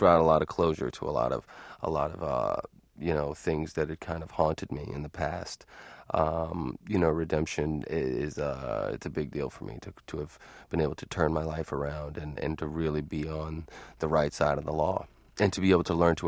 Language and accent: English; Boston, Massachusetts, United States; accent: Boston; I grew up in Boston, so basically I just had to revert back to my old accent and my mom and dad's speech pattern.